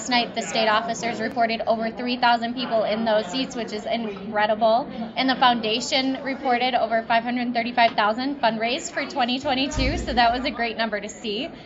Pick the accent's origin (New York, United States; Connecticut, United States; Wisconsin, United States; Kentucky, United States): Wisconsin, United States; Delavan; I was born and bred in Delavan, Darien.